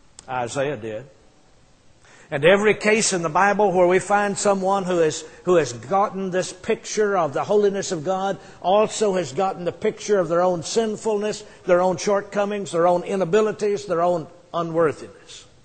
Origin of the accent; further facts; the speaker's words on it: Arkansas, United States; I grew up in Arkansas, and I lived there for most of my life.